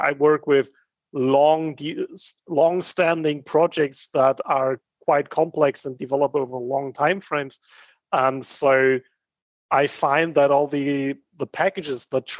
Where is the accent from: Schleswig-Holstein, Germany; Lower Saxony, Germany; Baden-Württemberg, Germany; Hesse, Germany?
Baden-Württemberg, Germany; Heidelberg; in my hometown of Heidelberg, here in Germany